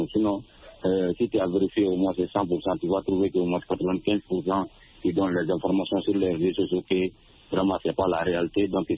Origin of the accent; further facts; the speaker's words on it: Sénikini, Mali; je vous appelle toujours dans mon village natal à Sénikini.